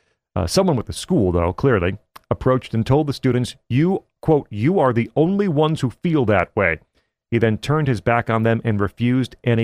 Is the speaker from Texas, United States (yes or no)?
no; Chicago, Illinois, United States; also born or lived in Rockford; I grew up in the Chicago area and lived up in the Rockford, Illinois area for some years.